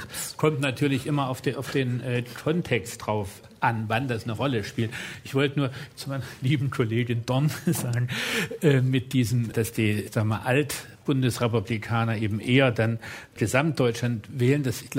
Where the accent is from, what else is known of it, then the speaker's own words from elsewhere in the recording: East Germany, Germany; was man tatsächlich als Ostdeutsche dann erlebt hat